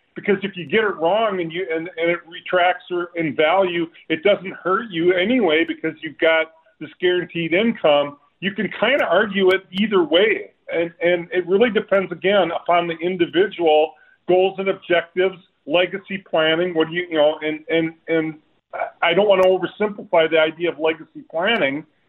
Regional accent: Olivia, Minnesota, United States; I grew up in Olivia

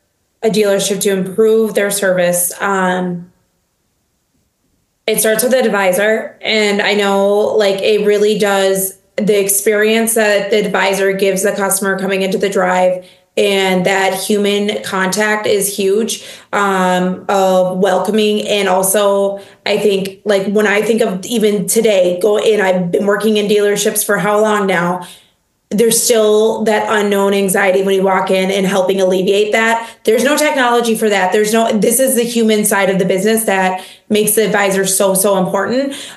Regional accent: Wisconsin, United States; Cause again, I'm from Wisconsin and this is just our way of life of, are you sure you want me to take a car?

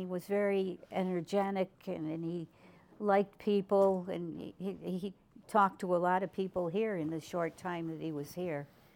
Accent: Clifton Park, New York, United States; Yeah, I grew up in the Clifton Park area. My whole family was from Schenectady and Clifton Park, and we loved it up there.

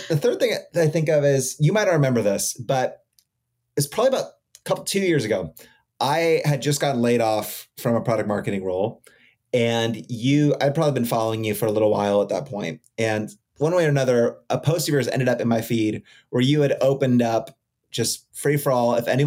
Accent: Costa Mesa, California, United States; when I grew up, Costa Mesa wasn't cool when I grew up in Orange County.

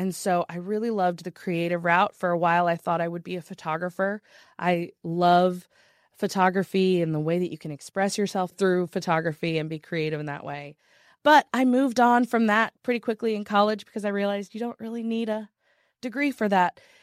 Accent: the South, United States; now in Florida, United States; I live in Florida. I grew up in the South in the U.S., so I thought I would be a mom.

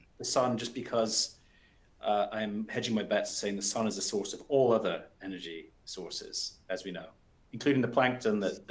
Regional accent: United Kingdom; Obviously, I'm a Brit. I live here.

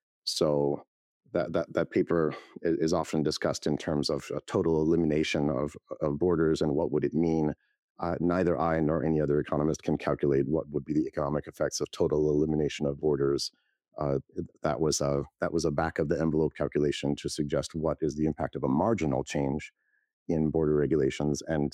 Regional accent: Salt Lake City, Utah, United States; noticed that it was way less than plumbers in where I was growing up in Salt Lake City made.

